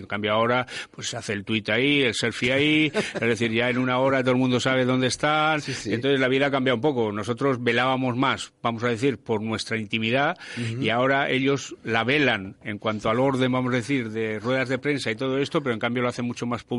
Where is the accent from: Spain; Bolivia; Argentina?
Spain; San Sebastián, Basque Country; yo soy de San Sebastián, él es de una capital, yo soy de pueblo